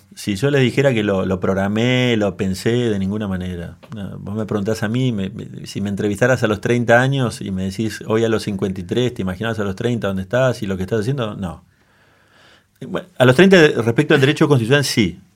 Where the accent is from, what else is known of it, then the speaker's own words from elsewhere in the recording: Bariloche, Río Negro, Argentina; also born or lived in Buenos Aires / Iguazú; nací en Bariloche, viví en Buenos Aires, volví a vivir a Bariloche, sí. Viví en Iguazú 3 años.